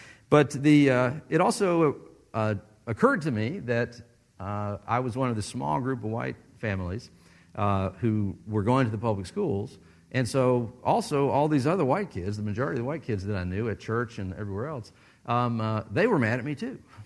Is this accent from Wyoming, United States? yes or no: no; Mississippi, United States; born there; also born or lived in Alabama / Arkansas / Louisiana; Alabama, Arkansas, and finally ended up in Louisiana, and then I ended up back in Mississippi. But I was born in the Delta in the fall of 1964